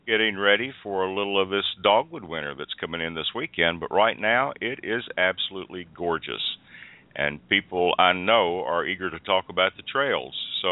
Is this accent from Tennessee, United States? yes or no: yes; Nashville, Tennessee, United States; from Nashville, Tennessee